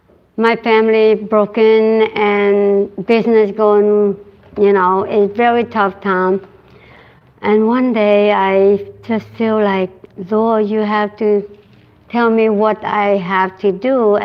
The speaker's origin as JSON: {"language": "English", "country": "Vietnam", "second_language": "English", "moved": "yes", "lives_now": "United States", "said": "I come from Vietnam and go by boat since 1979. And then I landed in United States. So I grown up with like Buddhism"}